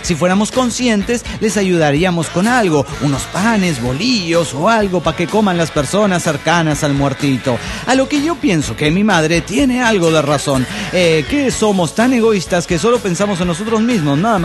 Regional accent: Mexico City, Mexico; Soy el demonio del DF mexicano.

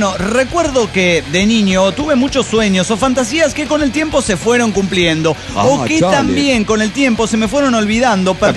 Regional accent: Teloloapan, Guerrero, Mexico; born there; yo nací en Telolhuapan, Guerrero.

